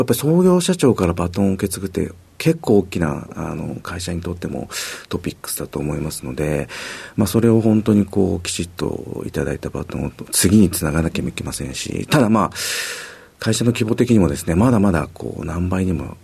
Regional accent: Nagoya, Aichi, Japan; 愛知県の名古屋市になります。

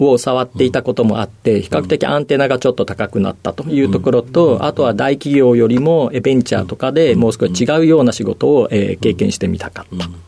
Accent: Hikone, Shiga, Japan; 滋賀県彦根市。

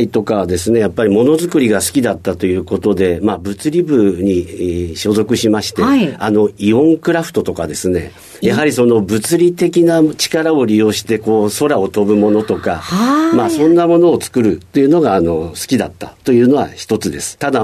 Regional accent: Minamiboso, Chiba, Japan; born there; 千葉県の南房総生まれです。非常に暖かいところで。

